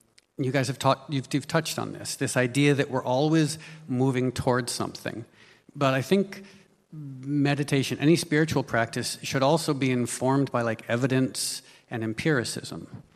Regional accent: New York, United States; born there; and I'm Western, I was born in New York

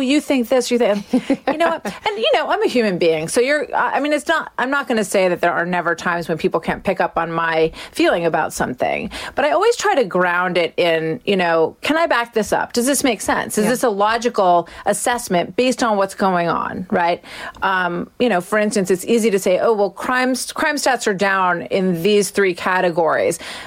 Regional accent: New Jersey, United States; we lost several people in my town, in my hometown in New Jersey

